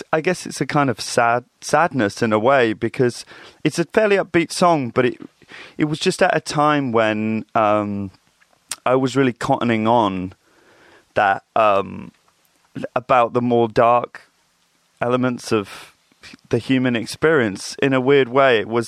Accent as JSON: {"language": "English", "town": "Reading", "region": "South East England", "country": "United Kingdom", "tie": "born or raised there", "said": "I grew up in Reading, Berkshire, which I've kind of always thought is kind of a little bit of, it's kind of everywhere and nowhere at the same time. It looks like any other town, suburban town"}